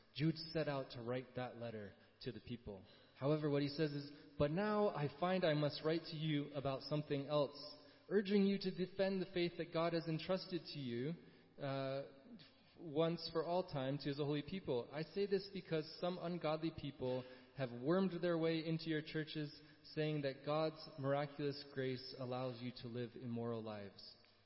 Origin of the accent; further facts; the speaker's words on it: Ituri, DR Congo; I grew up in Ituri, like I said